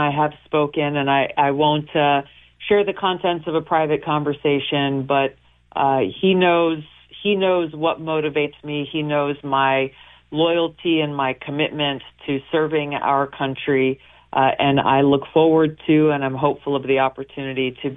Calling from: New York City, New York, United States; I'm calling you from New York City today

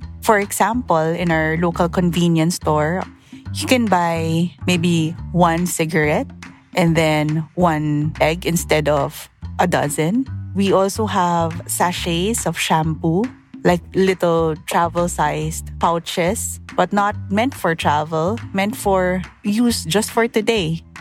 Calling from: Philippines; I'm from the Philippines.

